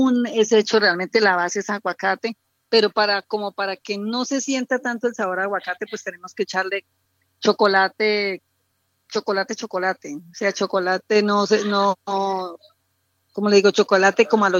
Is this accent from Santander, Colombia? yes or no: yes; Aratoca, Santander, Colombia; Nosotros venimos de Aratoca, que es una tradición de panes